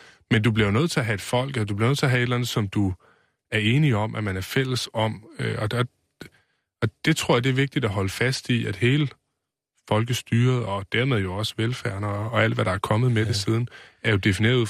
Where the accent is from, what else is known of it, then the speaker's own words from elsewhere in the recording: Central Denmark Region, Denmark; Jeg er jo ikke fra Sønderjylland, jeg kommer fra Vestjylland, og der har vi jo altid hørt til Danmark eller sådan.